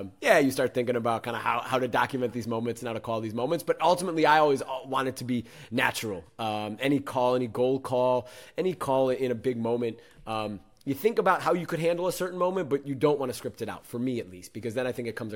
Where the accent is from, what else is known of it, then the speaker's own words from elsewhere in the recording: Chicago, Illinois, United States; American broadcasting that I grew up in Chicago listening to, watching, you know, Michael Jordan and the Chicago Bulls, and watching the Cubs, and watching the Bears, and watching the Fire.